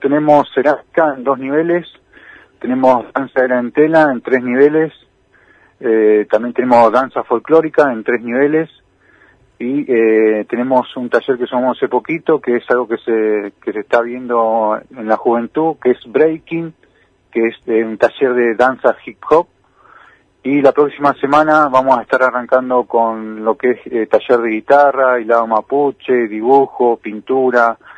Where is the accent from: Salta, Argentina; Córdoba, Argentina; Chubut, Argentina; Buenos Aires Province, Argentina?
Chubut, Argentina; El Maitén; Joel es nacido y criado en el Maitén, como lo soy yo también